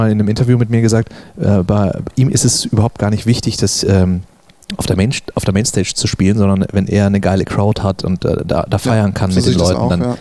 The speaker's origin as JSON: {"language": "German", "town": "Augsburg", "region": "Bavaria", "country": "Germany", "accent": "mix of Bavarian and Swabian", "said": "ich bin ja ursprünglich aus Augsburg. Das heißt, ich spreche eine Mischung aus Bayerisch und Schwäbisch."}